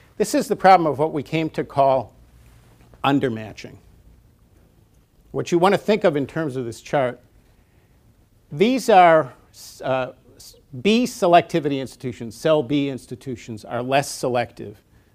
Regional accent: Wisconsin, United States; Nothing against Whitewater, but it's one whose name I know because I grew up in Wisconsin.

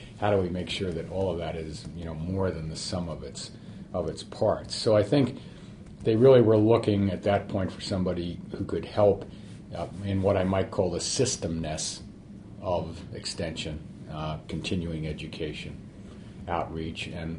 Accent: New York City, New York, United States; I grew up in New York City and didn't have much of a background with agriculture

